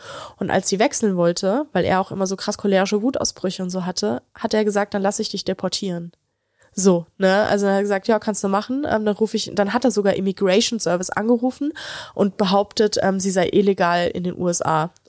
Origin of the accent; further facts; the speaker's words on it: Bavaria, Germany; ich war den großen Teil meiner Kindheit immer in Franken. In so einem absolut kleinen Kaff mit 63 Einwohnern. Es gab da irgendwie so 10 Häuser oder so.